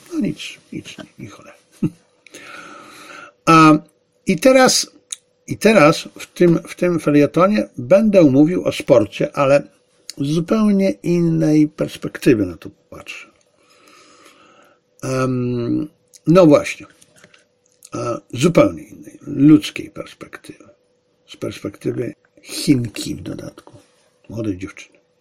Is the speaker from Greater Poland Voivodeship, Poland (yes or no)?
no; Zabrze, Silesian Voivodeship, Poland; urodziłem się w Zabrzu, wychowałem się w Zabrzu. Moja szkoła była rzut beretem od stadionu Górnika Zabrze